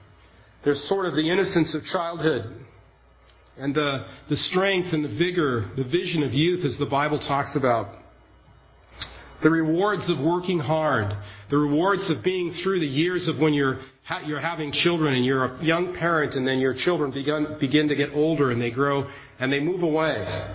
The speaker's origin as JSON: {"language": "English", "region": "Maryland", "country": "United States", "said": "I'm from Maryland. I'm the son of alcoholic parents. I was raised in a cult."}